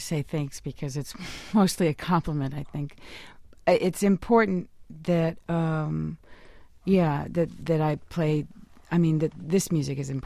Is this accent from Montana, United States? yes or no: no; Brooklyn, New York, United States; everybody that was growing up in Brooklyn in the 80s in my area and in my community